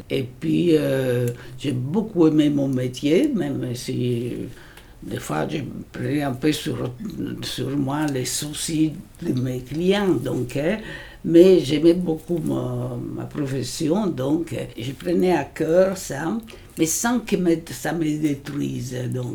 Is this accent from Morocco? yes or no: no; Rome, Lazio, Italy; moved away as an adult; moi j'étais jusqu'à une vingtaine d'années à Rome. Je suis née à Rome, donc des parents, mon père était du nord d'Italie, mais ma mère était romaine.